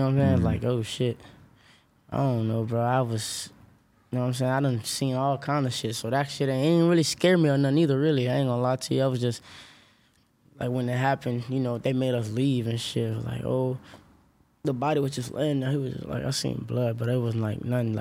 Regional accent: Orlando, Florida, United States; I'm from Orlando, West Orlando.

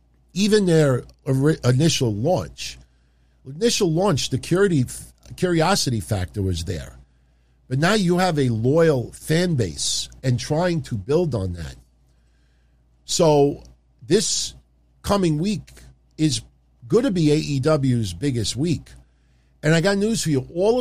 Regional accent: Queens, New York, United States; they're going to be next week right in my hometown, Queens, New York, my vicinity.

